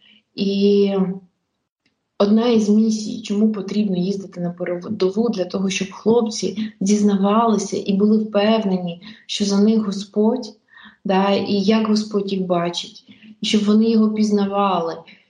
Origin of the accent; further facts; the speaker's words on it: Zhytomyr, Zhytomyr Oblast, Ukraine; а я сама житомирянка, і я була в Житомирі